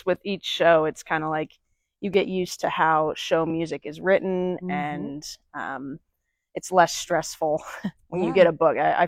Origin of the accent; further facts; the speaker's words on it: Bend, Oregon, United States; I was born here in Bend back in 97.